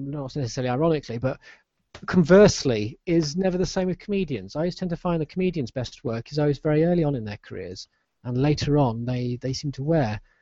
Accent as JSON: {"language": "English", "town": "Manchester", "region": "North West England", "country": "United Kingdom", "said": "I come from Manchester, so I feel I can make those horrible."}